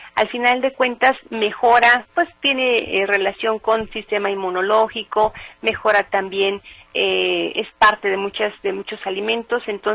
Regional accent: Puebla, Mexico; yo soy de Puebla y de allá se maneja mucho lo que es el guasontle

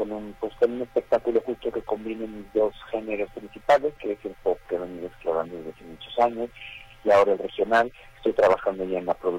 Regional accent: Guadalajara, Jalisco, Mexico; en Guadalajara, muy contento de haberlo venido a presentar antes que en ningún otro lugar. Aquí en mi tierra, en el lugar donde mariachi se incrustó en mi piel

